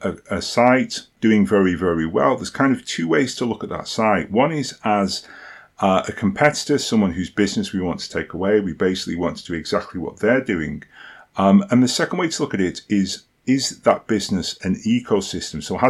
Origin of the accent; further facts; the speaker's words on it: United Kingdom; by the way, I am British, and so I pronounce it niche.